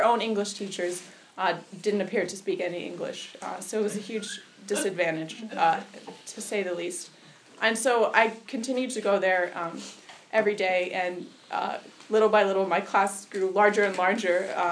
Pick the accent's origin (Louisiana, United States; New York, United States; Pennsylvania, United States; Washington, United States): Washington, United States; Seattle; the experience of young people in other countries was very different from my own experience growing up in Seattle.